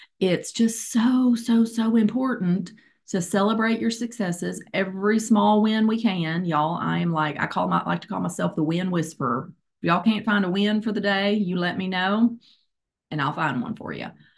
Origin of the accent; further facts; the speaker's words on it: Little Rock, Arkansas, United States; I am from Little Rock, Arkansas as well.